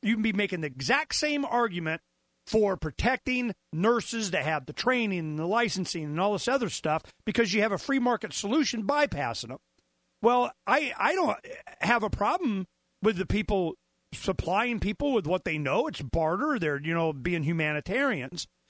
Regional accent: the South, United States; is I grew up in the South. My father had a business in the South

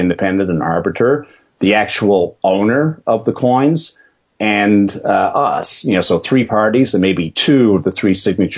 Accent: Canada; I'm Canadian, as you know

